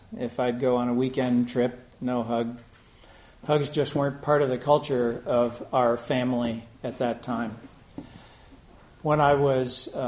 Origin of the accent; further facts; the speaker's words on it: New York, United States; So it was shortly after that I was going back to my hometown in northern New York.